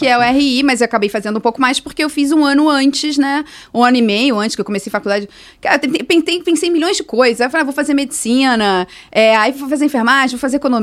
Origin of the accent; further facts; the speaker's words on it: Rio de Janeiro, Brazil; now in Porto Alegre, Brazil; Sou uma carioca que gosto bastante de São Paulo.